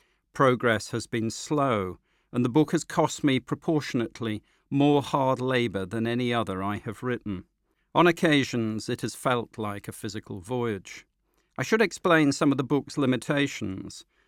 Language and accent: English; East Midlands, United Kingdom; I am a landlubber from Derbyshire with no special knowledge of sea life.